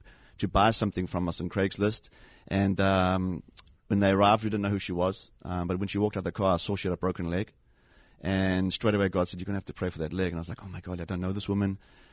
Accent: Durban, KwaZulu-Natal, South Africa; accent: South African; moved away as an adult; now in United States; This is a South African accent, born and raised in Durban.

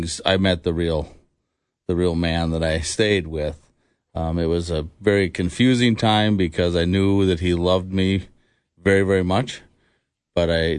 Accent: White Bear Lake, Minnesota, United States; I grew up in White Bear Lake, Minnesota, and lack of a better term, pretty dysfunctional family.

